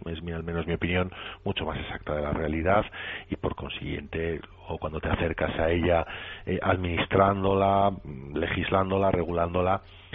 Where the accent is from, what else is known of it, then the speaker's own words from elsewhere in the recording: Bilbao, Basque Country, Spain; Soy de Bilbao, soy del Athletic Bilbao